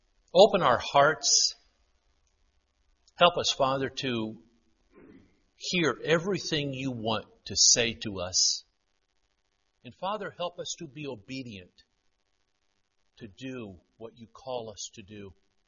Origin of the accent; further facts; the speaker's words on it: Paraguay; I grew up down in Paraguay, speak fluent Spanish, and I never expected to be here doing anything like this.